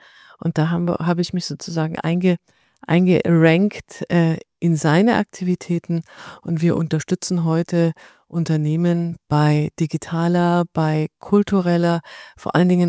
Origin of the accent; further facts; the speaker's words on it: Bavaria, Germany; now in Berlin, Germany; Ich komme eigentlich aus Süddeutschland, aus Bayern und wurde hier so multikulturell in Berlin. Aus Liebe bin ich hier hängen geblieben.